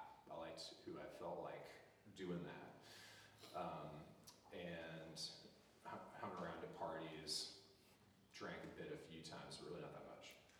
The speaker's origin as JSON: {"language": "English", "town": "Portland", "region": "Oregon", "country": "United States", "tie": "born or raised there", "said": "Through high school, I grew up in Portland in the 90s, right?"}